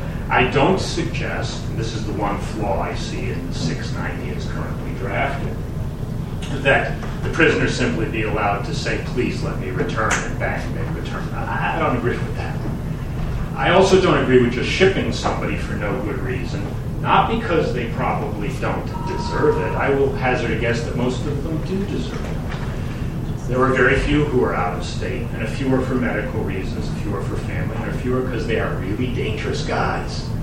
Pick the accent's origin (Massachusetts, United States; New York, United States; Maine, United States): Maine, United States; Pownal; I'm from Pownell. I was a lawyer practicing in Lewiston for 35 years.